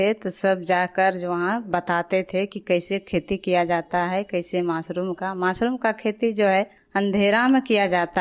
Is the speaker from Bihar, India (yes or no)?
yes; Tilkari, Bihar, India; घर तिलकारी, पोस्ट बिछी चचर, प्रखंड टेठिया बम्बर, जिला मुंगेर, बिहार की रहने वाली हूँ।